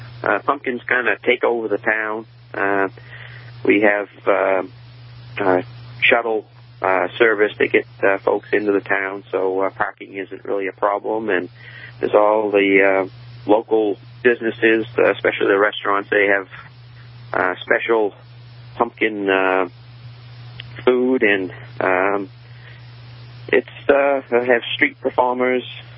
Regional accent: Maine, United States; accent: Maine; I knew my main accent would get in the way.

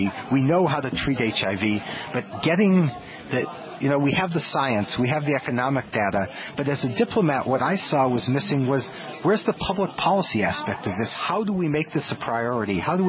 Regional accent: Midwest, United States; And I grew up in the Midwest, and I realized that this is something that in your own communities

